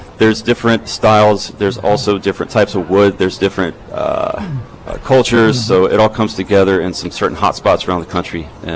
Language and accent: English; South Carolina, United States; I'm from South Carolina, so we try to bring a little bit of a southern hospitality.